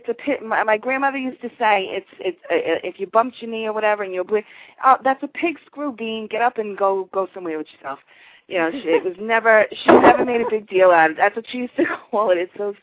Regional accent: New York, United States; now in Florida, United States; because I grew up in New York and I live in Florida now.

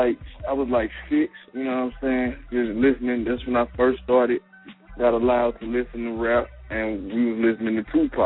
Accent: East St. Louis, Illinois, United States; Hey, I'm from East St. Louis, Illinois. Right across the bridge from St. Louis.

